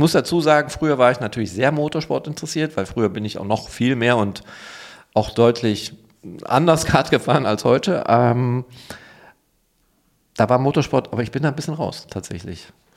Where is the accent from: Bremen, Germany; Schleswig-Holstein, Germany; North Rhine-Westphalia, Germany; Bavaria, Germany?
North Rhine-Westphalia, Germany; Und als Münsterländer gehe ich auch nicht so weit weg.